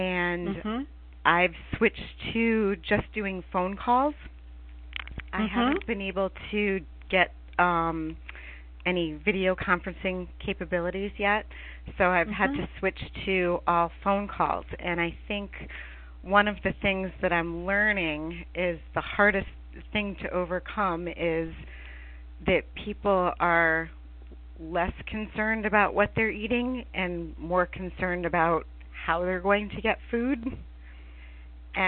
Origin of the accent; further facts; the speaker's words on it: Connecticut, United States; I am from Connecticut.